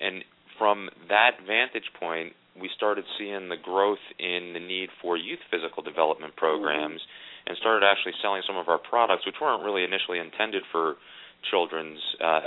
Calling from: Denver, Colorado, United States; Well, I am calling from lovely Denver, Colorado, where the sky is blue and it's beautiful out.

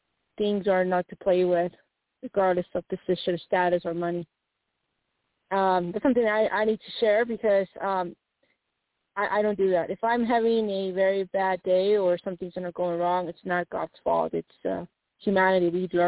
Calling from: Arizona, United States

